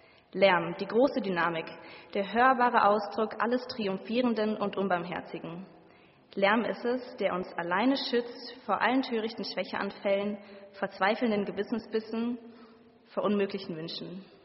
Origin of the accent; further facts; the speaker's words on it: Bielefeld, North Rhine-Westphalia, Germany; born there; aber gebürtig komme ich aus Bielefeld.